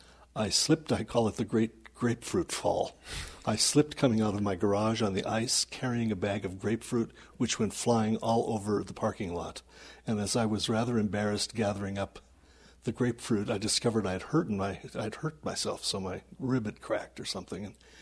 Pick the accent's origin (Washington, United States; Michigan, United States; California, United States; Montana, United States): Montana, United States; Butte; I grew up in Butte. I was also born in Butte. Both of my parents were bookkeepers.